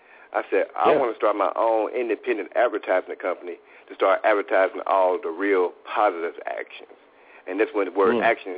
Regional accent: Arkansas, United States; I'm originally from Arkansas, and I came out here, like most people, to be rich and famous.

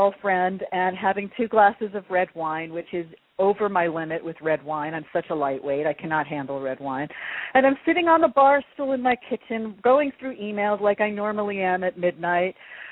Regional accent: New York City, New York, United States; born there; I was born in New York, so there's a connection there, her name.

